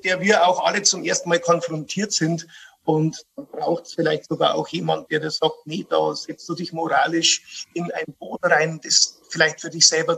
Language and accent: German; Bavaria, Germany; das Paradevorbild, das man als bayerischer Kabarettist natürlich hat, das ist Gerhard Polt.